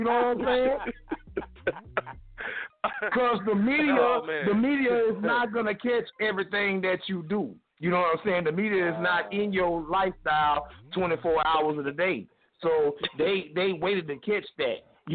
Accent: the South, United States; I'm from the South. I'm from the South. We say anything down here.

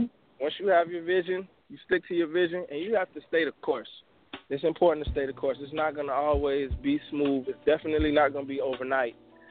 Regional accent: Miami, Florida, United States; I'm from Miami.

